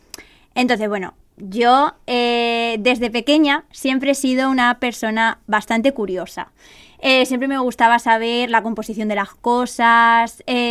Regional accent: Campo de Criptana, Castilla-La Mancha, Spain; como ya han dicho mis compañeras. Soy de Campo de Criptana, que es un pueblo de la provincia de Ciudad Real, de Castilla-La Mancha, y tengo 24 años.

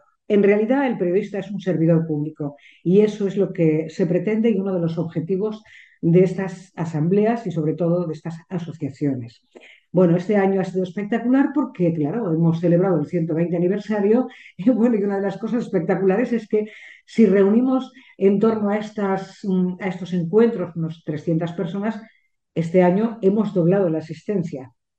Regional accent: Alicante, Valencian Community, Spain; Hombre, es que somos de Alicante.

